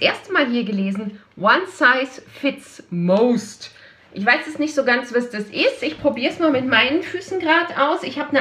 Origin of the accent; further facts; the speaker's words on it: Hamburg, Germany; ich als Hamburgerin